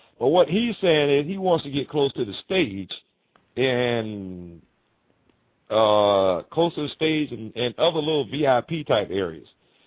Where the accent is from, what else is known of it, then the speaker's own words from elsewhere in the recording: Tampa, Florida, United States; This is right here in Tampa, right here in my hometown.